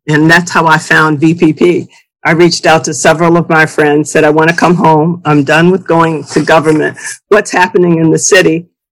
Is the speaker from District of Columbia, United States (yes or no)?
yes; Washington, District of Columbia, United States; Okay, so I'm born and raised in Washington, D.C. I attended public schools, graduate of the D.C. public schools